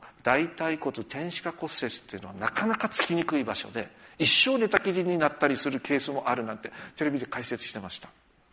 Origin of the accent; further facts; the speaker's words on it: Yamagata, Japan; 何度もお話していることですが、私山形の出身で